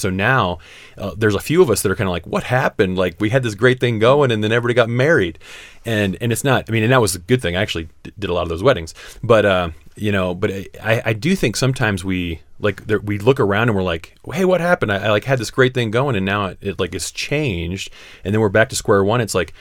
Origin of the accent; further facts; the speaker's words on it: Midwest, United States; now in Colorado, United States; when I moved to Colorado, because I grew up in the Midwest